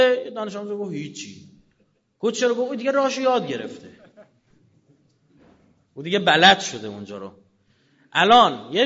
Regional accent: Iran; ما ایرانیم دیگه، از فضا که نیومدیم، برای مملکت خودمون داریم دل می‌سوزونیم

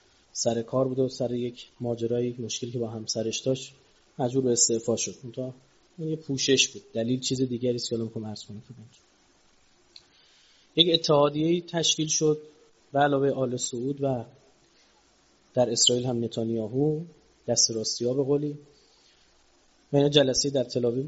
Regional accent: Iran; ما خودم ایرانیم

